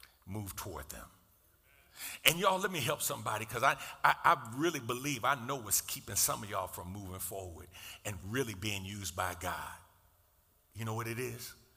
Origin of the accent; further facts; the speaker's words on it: New York City, New York, United States; I grew up on the Jacob Riis Housing Project. Y'all know. 465 East 10th Street, apartment 13H.